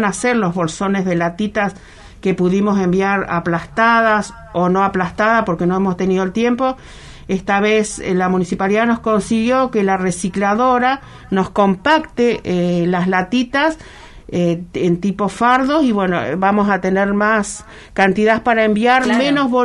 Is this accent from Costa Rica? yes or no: no; Río Grande, Tierra del Fuego, Argentina; como fueguinas, la mayoría que estamos en este en este proyecto y que empezamos, somos fueguinas, otras no, pero todas apuntamos y queremos a nuestra ciudad de Río Grande